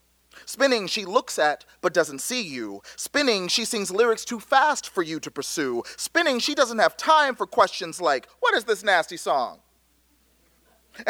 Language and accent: English; Lewisville, Texas, United States; I grew up in Lewisville, Texas. I'm home of the Lewisville High School Fighting Farmers, just north of Dallas